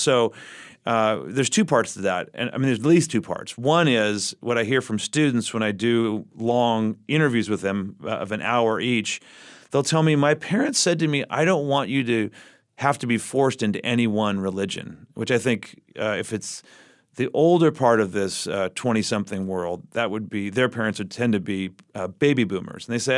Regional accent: California, United States; For me, growing up in the Bay Area, it's almost always, I should say, indicated as the place of the lowest religious identification in the United States.

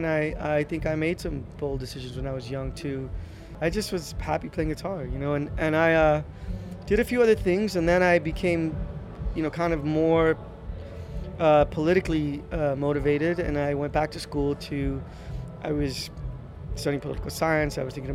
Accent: Los Angeles, California, United States; because I'm a Chicano from Boyle Heights who goes anywhere I want. And when I meet kids where I grew up and I say, you can

